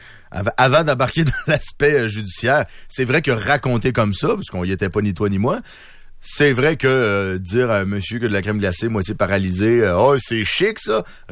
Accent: Lévis, Quebec, Canada; now in Quebec City, Canada; Écoute, moi, je viens de Lévis. Puis maintenant, quand je traverse voir mes parents, parce que je reste à Québec maintenant

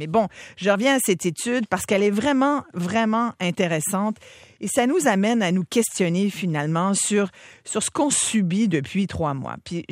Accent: Quebec, Canada; Chez nous au Québec

